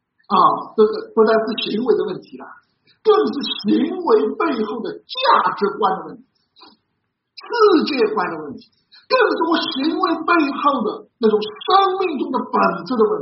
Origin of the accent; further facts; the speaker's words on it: Shenjiamen, Zhejiang, China; 我记得我自己的老家啊，是在中山群岛的沈家门。啊，我从小差不多在这一带长大。